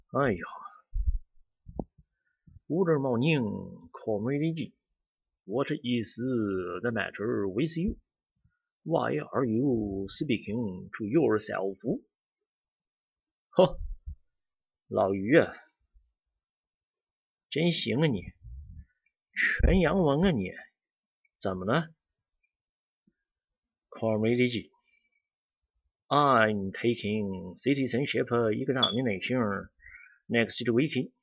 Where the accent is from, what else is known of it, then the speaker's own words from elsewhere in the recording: Sichuan, China; 我是四川人，我要吃这个泡菜鱼、红油抄手、担担面